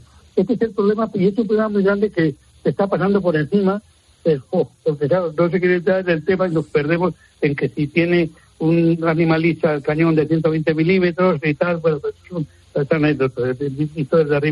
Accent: Spain; a mí como militar, como europeo, como español

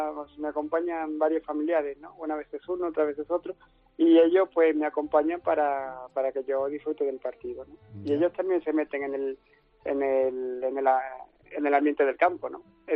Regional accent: Ronda, Andalusia, Spain; De Ronda.

